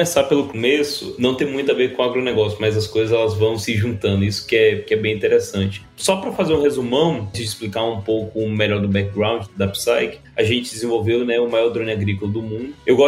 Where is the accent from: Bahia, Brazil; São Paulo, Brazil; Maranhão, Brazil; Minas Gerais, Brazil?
Bahia, Brazil; Eu venho do interior da Bahia, igual você falou